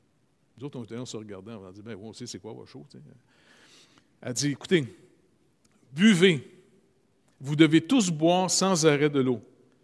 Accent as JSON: {"language": "French", "country": "Canada", "said": "Puis moi, je suis le seul Canadien, je viens aussi du Nord."}